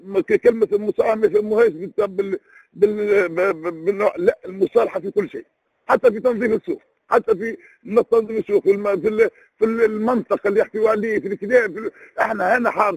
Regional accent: Tunisia; اثار من اثار من معالم الاثارات اللي عندنا في تونس

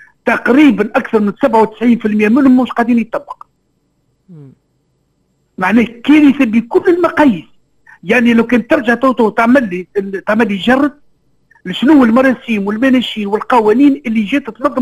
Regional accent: Tunisia; أنا اليوم تقريبا أكبر أزمة عندنا في تونس هي أزمة اتصالية مع الناس

